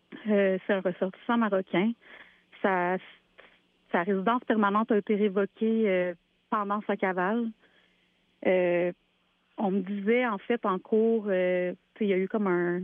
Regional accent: Canada; je suis canadienne

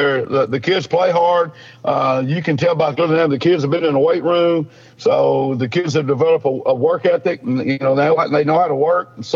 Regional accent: Tennessee, United States; I'm from Sevier County too, so I totally understand.

